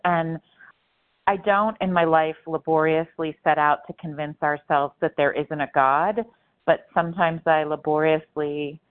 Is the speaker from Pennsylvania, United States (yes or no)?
yes; Pennsylvania, United States; I'm from Pennsylvania, compulsive overeater.